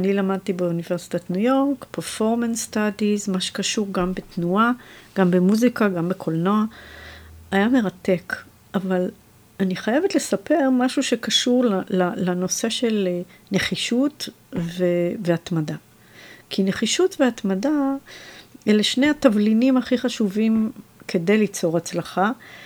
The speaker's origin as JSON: {"language": "Hebrew", "town": "Jerusalem", "region": "Jerusalem District", "country": "Israel", "tie": "born or raised there", "said": "אז אני גדלתי בירושלים. כשהייתי בת שנה, נולדתי בקטמון, עברנו לבית הקרם כשהייתי בת שנה."}